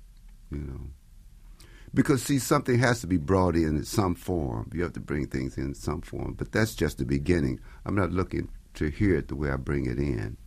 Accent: Chicago, Illinois, United States; I'm from Chicago. I'm with the AECM.

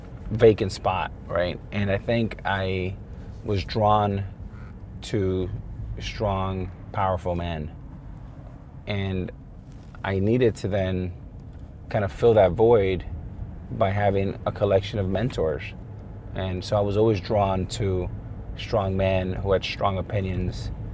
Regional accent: Miami, Florida, United States; growing up in Miami for a long time, we didn't have a professional sports team.

